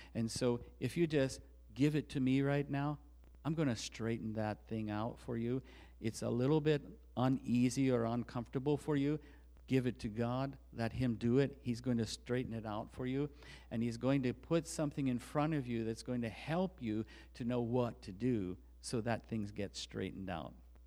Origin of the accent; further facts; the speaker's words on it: United States; I'm an American in terms of my citizenship on earth.